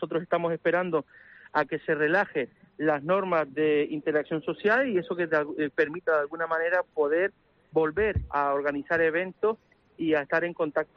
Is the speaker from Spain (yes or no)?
yes; Canary Islands, Spain; Somos los canarios